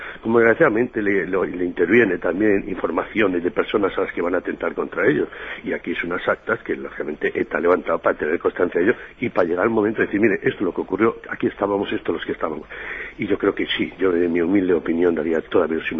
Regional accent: Spain; como español

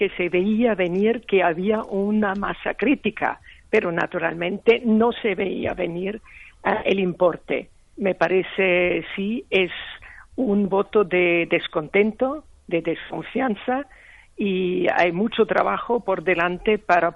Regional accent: Austria; como en mi país, Austria

